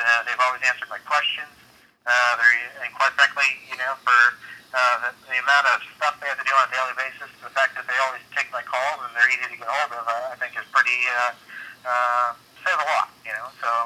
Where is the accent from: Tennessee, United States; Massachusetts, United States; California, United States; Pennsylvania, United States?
Pennsylvania, United States; I would consider myself a Rays fan, though I grew up in Pennsylvania, and so my allegiance is first or kind of the Phillies in the National League